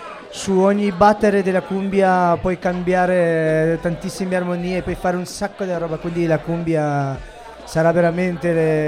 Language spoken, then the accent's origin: Italian; Tingo Maria, Huánuco, Peru; Italian is a second language; moved away; l'Amazzonia del mio paese. Io vengo da Tingo Maria, che è proprio l'inizio dell'Amazzonia